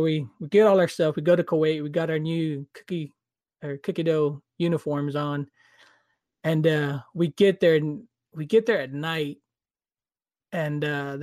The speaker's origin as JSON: {"language": "English", "region": "Texas", "country": "United States", "said": "Oh, we're from Texas."}